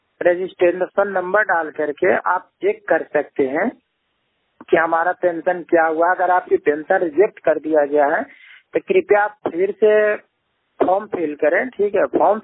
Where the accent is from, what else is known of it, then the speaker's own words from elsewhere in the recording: Patna, Bihar, India; मैं बिहार पटना से बिलोंग करता हूँ।